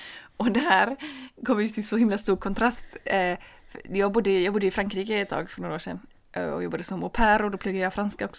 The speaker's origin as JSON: {"language": "Swedish", "country": "Sweden", "said": "jag var ändå svensk"}